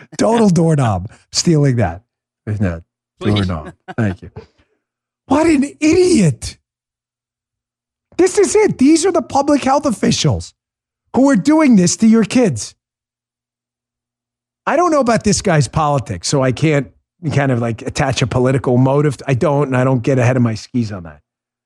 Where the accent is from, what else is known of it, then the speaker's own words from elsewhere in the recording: New York City, New York, United States; I grew up in New York City.